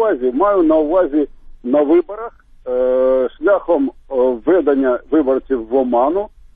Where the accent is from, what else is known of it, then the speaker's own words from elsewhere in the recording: Kharkiv, Kharkiv Oblast, Ukraine; я з Харкова.